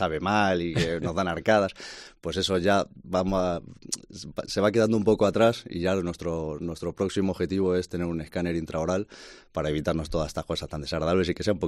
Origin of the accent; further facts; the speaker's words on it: Leganés, Community of Madrid, Spain; now in Segovia, Spain; No, soy de Leganés, de Madrid.